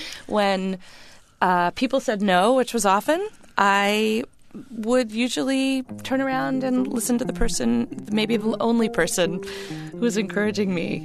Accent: Bangor, Maine, United States; I grew up in Bangor, Maine, 10 miles from Indian Island, and there were Native children in my community

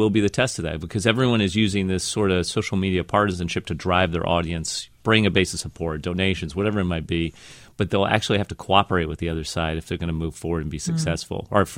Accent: Missouri, United States; When I grew up in Missouri, so the Democratic Party of Missouri is wildly different to me than the Democratic Party of the Coast.

